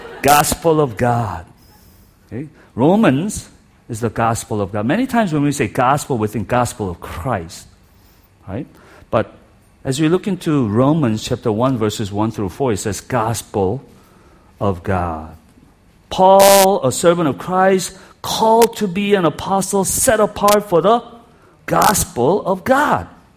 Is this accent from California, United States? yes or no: no; Champaign, Illinois, United States; I'm hillbilly from Champaign, Urbana here.